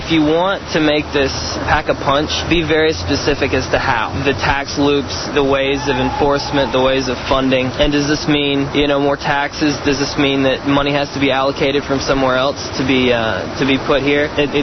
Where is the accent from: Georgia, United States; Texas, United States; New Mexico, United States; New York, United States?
Georgia, United States; Atlanta; I'm 20 years old and I'm from Atlanta, Georgia.